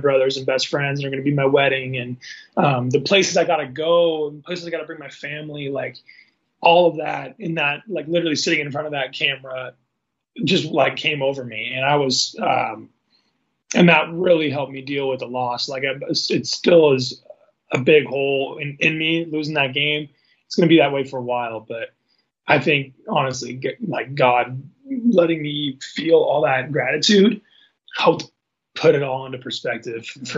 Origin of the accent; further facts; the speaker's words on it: Seattle, Washington, United States; now in Spokane, United States; I'm from Seattle, but Spokane really does feel like home